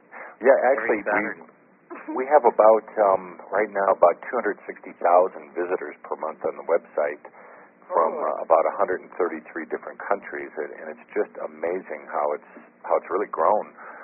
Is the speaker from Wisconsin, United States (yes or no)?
yes; Appleton, Wisconsin, United States; Linda and I grew up in the Midwest United States in a little town called Appleton, Wisconsin. And we were both born and raised Catholic.